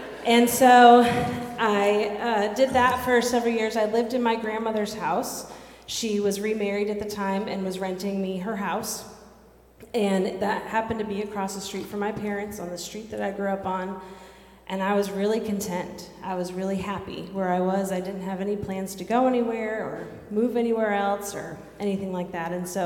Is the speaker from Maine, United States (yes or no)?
yes; Freeport, Maine, United States; I'm Tress's wife. I grew up in Freeport, lived there pretty much my whole life, and went to Gordon College in Massachusetts and just waited for the moment to move back to Maine.